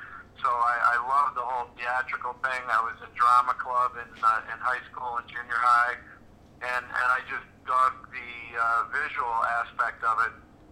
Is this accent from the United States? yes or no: yes; New Jersey, United States; I'm from New Jersey originally, so I'm heavily influenced by the East Coast bands.